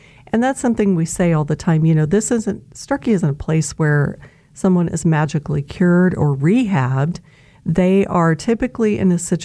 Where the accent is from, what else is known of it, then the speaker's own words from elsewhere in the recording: Kansas, United States; Emporia Gazette and Phillips County Review. That was my hometown.